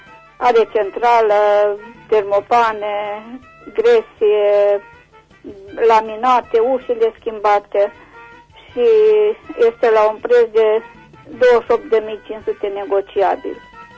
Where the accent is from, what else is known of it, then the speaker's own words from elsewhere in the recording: Reșița, Caraș-Severin, Romania; Sunt din Reșița